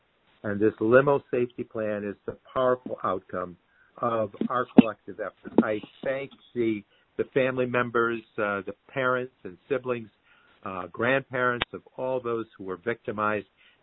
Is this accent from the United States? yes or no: yes; Amsterdam, New York, United States; from my hometown of Amsterdam or had deep connections with that town. We're a town of about 18,000 people